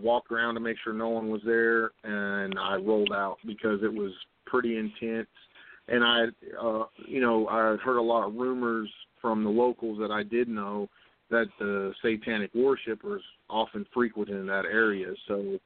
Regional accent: New Mexico, United States; also born or lived in West Virginia; I actually grew up in, I was born here in West Virginia, and then my mom was remarried, and I grew up in New Mexico.

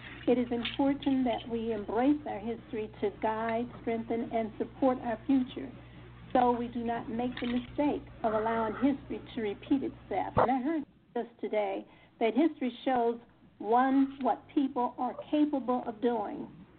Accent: Tennessee, United States; I attended a segregated school. I'm from Tennessee, so I had to pass up all those other schools to get to my school.

